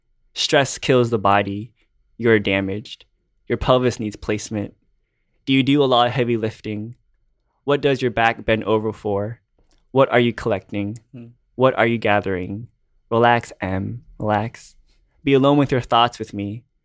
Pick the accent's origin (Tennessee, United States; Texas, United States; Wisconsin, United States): Texas, United States; Houston; But I'm from Houston. I love Houston so much that I'm going to go with the Houston Rockets.